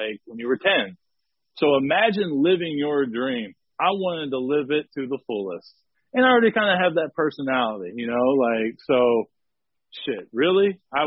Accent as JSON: {"language": "English", "region": "Texas", "country": "United States", "said": "I'm coming up from Texas and I thought, hell, I was just the toughest shit on the block."}